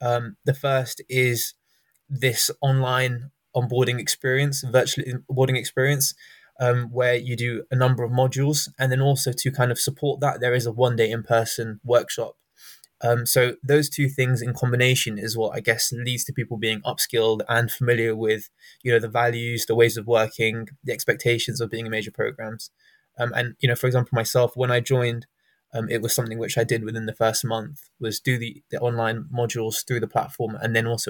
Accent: London, United Kingdom; So I'm coming from London, West London.

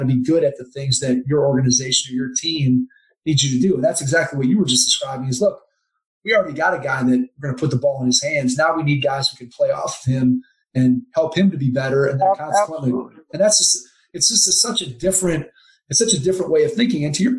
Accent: Strongsville, Ohio, United States; So I grew up in Cleveland, Ohio. So a suburb of Cleveland called Strongsville.

